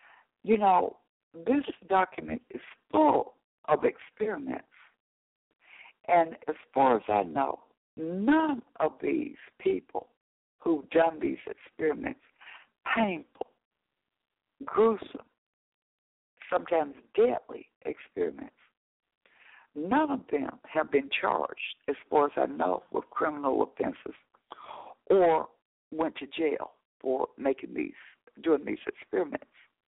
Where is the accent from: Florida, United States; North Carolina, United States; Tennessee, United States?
Tennessee, United States; in the town where I was raised in Tennessee.